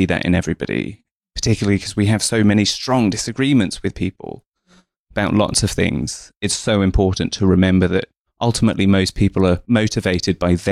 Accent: East of England, United Kingdom; born there; So I was born in Essex to two migrants from India, my mum and my dad. My mum has always been a practicing Sikh.

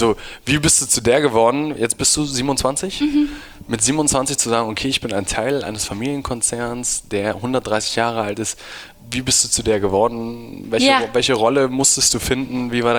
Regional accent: Hamburg, Germany; ich komme irgendwie aus Hamburg

